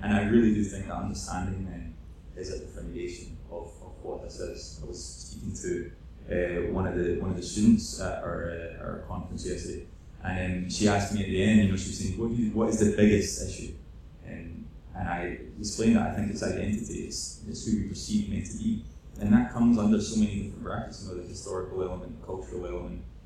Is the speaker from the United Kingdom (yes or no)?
yes; Scotland, United Kingdom; which I'm from the West of Scotland